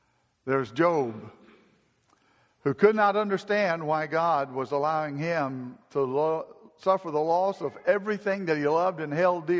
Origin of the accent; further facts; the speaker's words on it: Decatur, Alabama, United States; When I was growing up in Decatur, Alabama